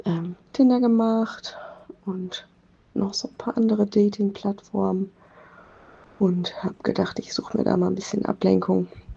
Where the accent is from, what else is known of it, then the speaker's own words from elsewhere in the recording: Münster, North Rhine-Westphalia, Germany; ich komme aus Münster